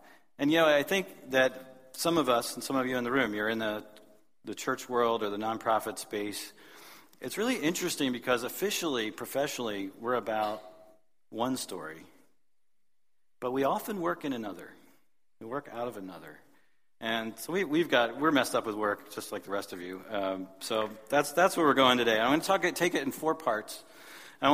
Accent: Pennsylvania, United States; But I'm from a special part of Pennsylvania. It's the border between the Philly metro area and the interior of Pennsylvania, which some of you know is affectionately called Pennsyltucky.

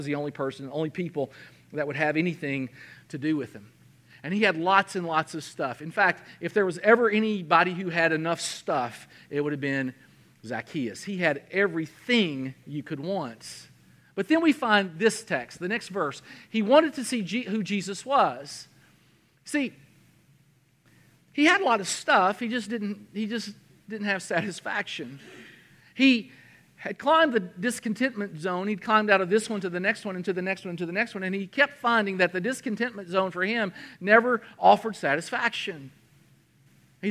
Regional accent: United States; I got a speeding ticket because I'm an American and I don't know metric.

